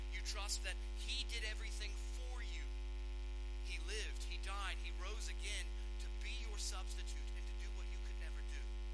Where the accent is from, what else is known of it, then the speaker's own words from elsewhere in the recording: United States; because I'm an American and I didn't think there was anything wrong with that.